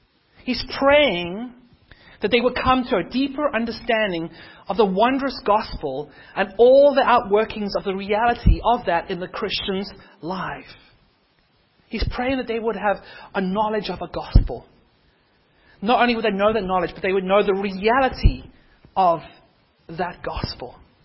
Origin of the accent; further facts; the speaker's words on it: Cape Town, Western Cape, South Africa; We're coming from Cape Town, South Africa. People seem to be a little bit more open